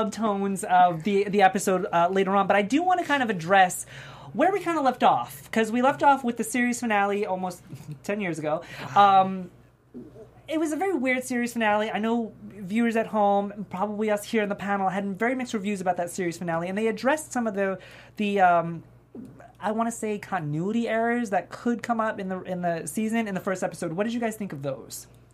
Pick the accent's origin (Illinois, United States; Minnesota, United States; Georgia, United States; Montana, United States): Montana, United States; I'm from Montana.